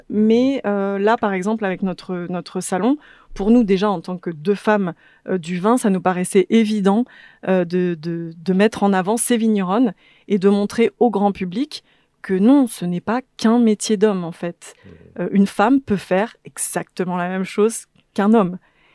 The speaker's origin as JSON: {"language": "French", "region": "Bourgogne-Franche-Comté", "country": "France", "tie": "born or raised there", "said": "J'ai une maman qui est bourguignonne. Ouais. Et donc, j'ai été élevée au Bourgogne"}